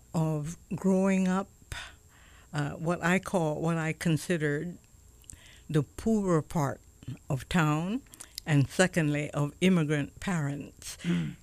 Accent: Honolulu, Hawaii, United States; I'm a Kalihi kid. I just found out that the word Kalihi means the edge.

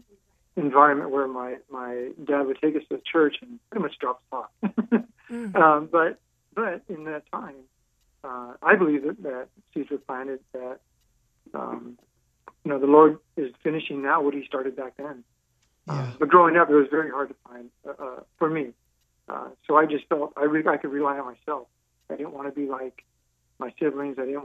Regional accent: Los Angeles, California, United States; I was raised in the Valley, in the Valley area. Came from a very large family, very large family.

